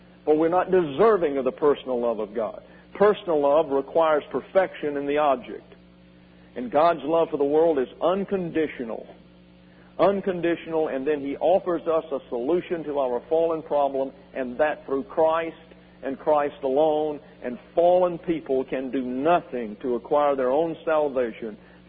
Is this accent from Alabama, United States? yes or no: yes; Alabama, United States; I mean, when I'm from South Alabama. It didn't matter whether you believed squat.